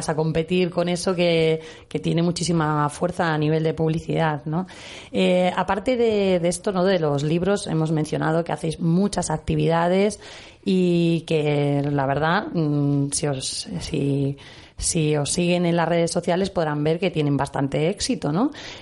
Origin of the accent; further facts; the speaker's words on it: Zamora, Castile and León, Spain; now in Toledo, Spain; yo soy, digamos, lectora zamorana aquí en Toledo, una mezcla muy rara